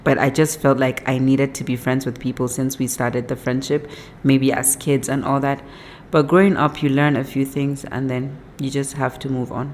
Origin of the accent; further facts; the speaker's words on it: Kano, Nigeria; I'm from Kano State, and I'm a family person.